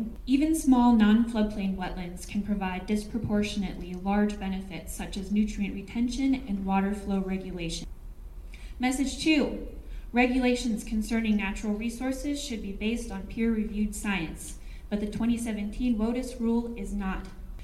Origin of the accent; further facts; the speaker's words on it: Appalachia, United States; also born or lived in Michigan; It's because I grew up in Appalachia where we could not drink our well water. It's because I lived in Michigan during the Flint water crisis.